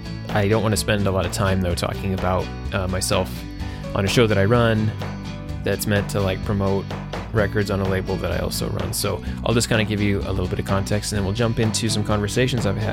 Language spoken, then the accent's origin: English; Pueblo, Colorado, United States; also born or lived in Denton, Texas; now in Portland, United States; which is called Pueblo, named after my hometown, Pueblo, Colorado.